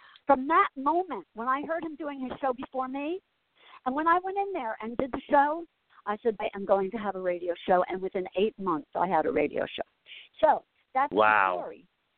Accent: Asbury, United States; It's just my history. It's my growing up in Asbury and, you know, just having that life.

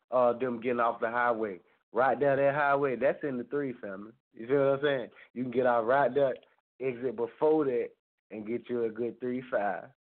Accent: Atlanta, Georgia, United States; I'm from Carver Home, the city called Zone 3, the town called Zone 3, right? It's near downtown Atlanta. It's about maybe 10 to 15 minutes from downtown Atlanta, you know, that close to the middle of the city.

